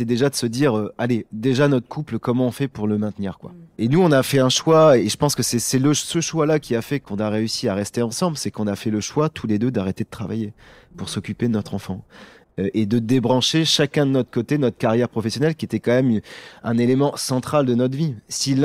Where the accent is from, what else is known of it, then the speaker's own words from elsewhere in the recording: Hauts-de-France, France; Comme j'étais originaire du Pas-de-Calais